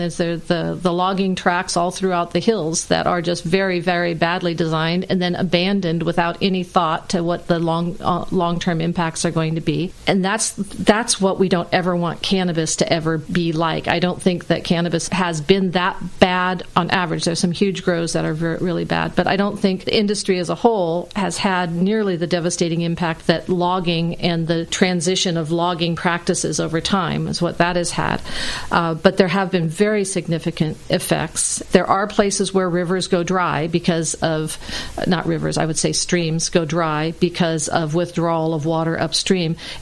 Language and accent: English; Garberville, California, United States; But I grew up in Garberville